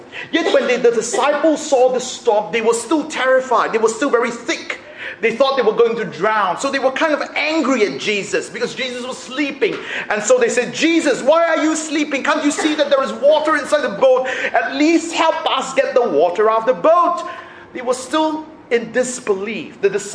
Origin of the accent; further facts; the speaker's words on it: Australia; also born or lived in United States; being an Australian, if you've lived in the U.S., you know, if you're an Australian without any credit history, American credit history, many people will not rent you their homes